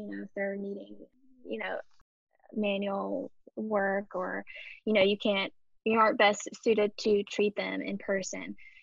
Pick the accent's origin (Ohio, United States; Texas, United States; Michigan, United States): Ohio, United States; also born or lived in West Virginia; No, I am originally from Southern Ohio / West Virginia. So it's like a tri-state area where Kentucky, Ohio, and West Virginia meet. And I technically grew up in Ohio, but you could literally cross a bridge to West Virginia. And so that's where the accent comes from.